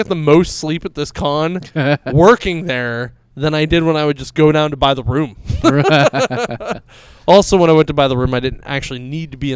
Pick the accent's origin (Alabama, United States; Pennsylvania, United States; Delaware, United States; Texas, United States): Pennsylvania, United States; Pittsburgh; hey, like we're from Pittsburgh.